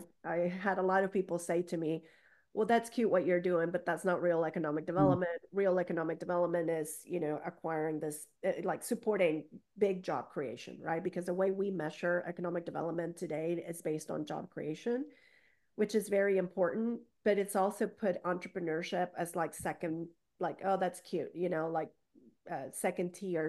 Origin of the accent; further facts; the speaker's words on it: Oklahoma, United States; most of the time when I would say I'm from Oklahoma, I was kind of like a little bit of condescending